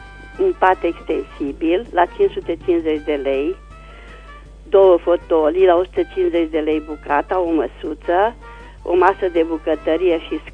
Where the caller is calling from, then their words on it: Reșița, Caraș-Severin, Romania; sunt din Reciți.